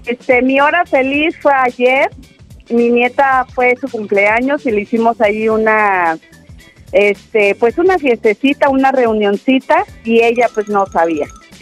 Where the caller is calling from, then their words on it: Veracruz, Mexico; ¿Cómo están, chicos? Soy de Veracruz.